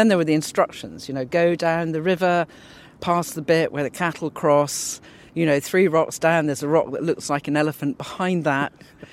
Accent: Kenya; I grew up in Kenya, so from the age of 6 or 7, we were outdoors pretty much all the time. I was the eldest of 5 children

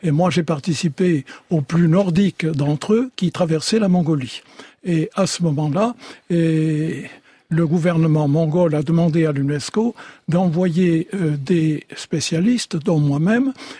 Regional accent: France; En tant que Français, j'étais seul.

